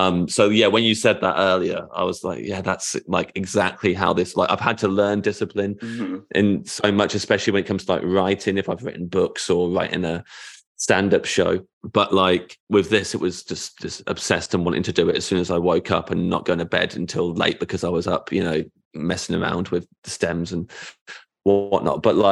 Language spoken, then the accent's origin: English; United Kingdom; As a Brit, I just know more about American culture than maybe I thought I did.